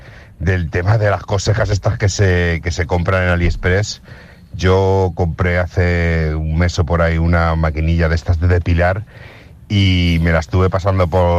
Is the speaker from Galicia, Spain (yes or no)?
no; Alcobendas, Community of Madrid, Spain; de Alcobendas